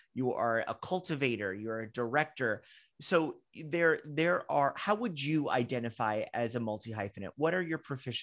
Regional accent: Fort Lauderdale, Florida, United States; I'm from Port Lauderdale, so I spent a lot of time in the Art Deco facades and decor of, you know, Lincoln Road and things like that.

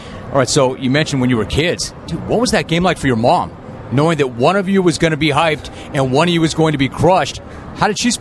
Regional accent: California, United States; I'm a SoCal native.

